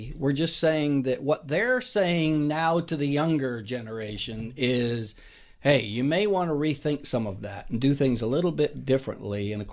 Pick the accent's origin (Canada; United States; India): Canada; You know, I'm from Canada, and we've lived in Prince Edward Island and New Brunswick, Canada, and on the water, but I've never been to Newfoundland.